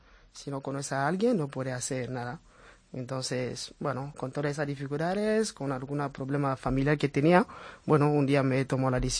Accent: Cameroon; now in Spain; Pues de Camerún cruzando Nigeria, cruzando Níger y cruzando Argelia y de repente en Marruecos.

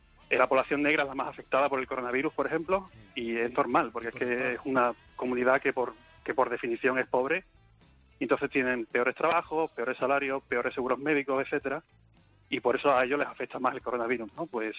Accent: Spain; soy español y soy blanco

